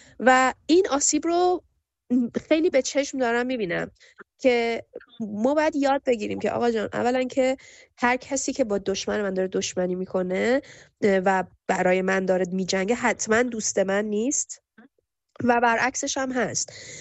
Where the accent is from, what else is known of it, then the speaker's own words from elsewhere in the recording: Iran; به عنوان یک ایرانی من میدونم